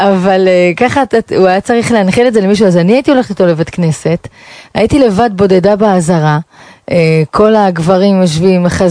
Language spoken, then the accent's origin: Hebrew; Beit She'an, Northern District, Israel; born there; נכון, נולדתי בעיירה בית שאן.